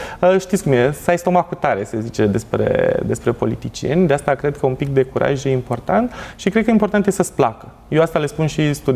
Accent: Craiova, Dolj, Romania; eu sunt craiovean și la momentul respectiv ideea de, mă rog, activități extrașcolare nu erau foarte multe

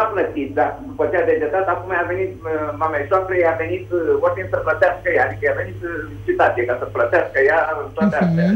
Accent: Giurgiu, Giurgiu County, Romania; Sunt de la Giurgiu și am o problemă

